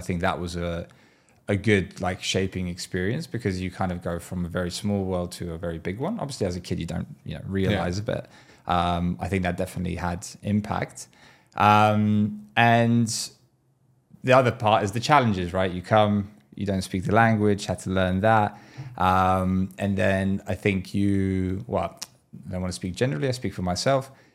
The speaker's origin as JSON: {"language": "English", "region": "London", "country": "United Kingdom", "tie": "born or raised there", "also_born_or_lived": "Lithuania", "said": "I was born in Lithuania, but I grew up in the UK, right. In London."}